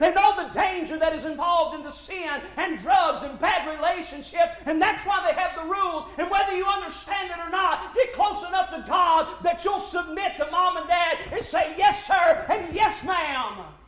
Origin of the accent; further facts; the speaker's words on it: Arkansas, United States; I am from Arkansas.